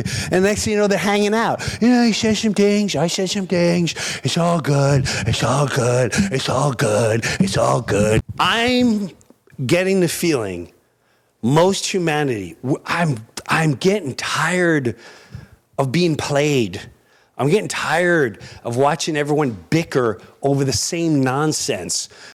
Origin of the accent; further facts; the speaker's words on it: New York, United States; Where I grew up in Long Island, we had neighborhoods.